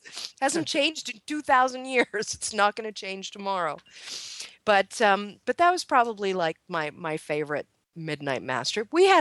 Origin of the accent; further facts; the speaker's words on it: Montreal, Quebec, Canada; than what I'm accustomed to from Montreal, you know, with my big cathedrals and whatever.